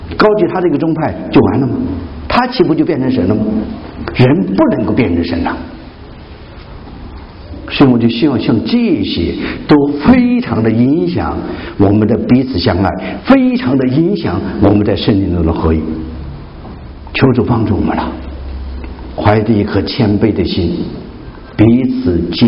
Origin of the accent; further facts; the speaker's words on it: China; now in United States; 我们是中国人，可现在跑到美国来常住了